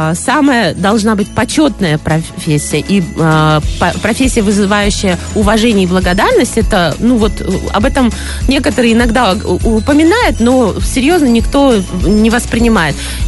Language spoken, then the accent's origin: Russian; Vitebsk, Vitebsk Region, Belarus; born there; По сути, я родилась в Беларуси, в городе Витебске.